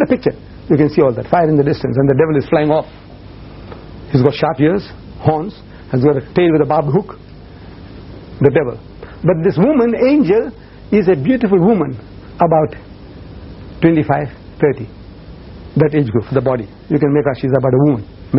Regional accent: India; I've seen it as a young boy in India. I was born in India.

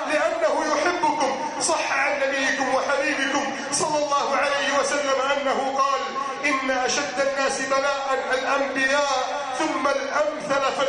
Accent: Egypt; اللهم إنا نسألك أن تعيد بلدنا مصر إلى سابق عزها

